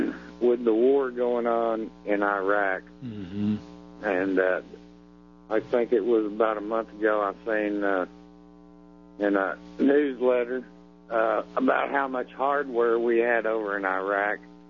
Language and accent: English; Irving, Texas, United States; born or raised there; also born or lived in Oklahoma